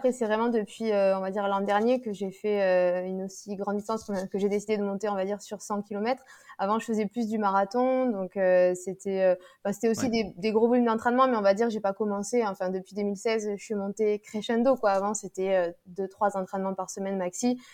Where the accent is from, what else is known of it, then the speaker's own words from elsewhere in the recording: Toulouse, Occitanie, France; now in Aix-en-Provence, France; je suis toulousaine. J'habite à Aix-en-Provence depuis maintenant 10 ans.